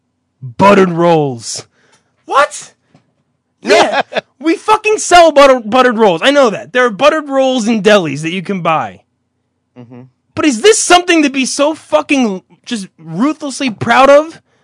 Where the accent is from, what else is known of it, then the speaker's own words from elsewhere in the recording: New Jersey, United States; I mean, I love New Jersey. It's my home state, but it's just so full of people that have no idea what great means.